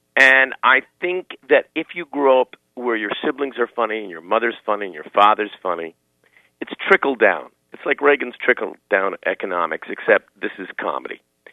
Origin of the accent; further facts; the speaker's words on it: Canada; growing up in Canada, where there's no star system, starting off my career in Canada, where there's no star system for the first, 7 years of my career, it was just in Toronto.